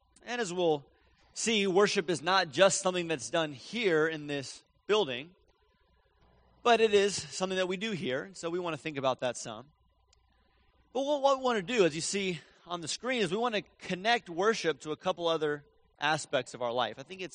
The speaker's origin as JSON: {"language": "English", "town": "Atlanta", "region": "Georgia", "country": "United States", "tie": "born or raised there", "said": "just a few hours from where I grew up in Atlanta."}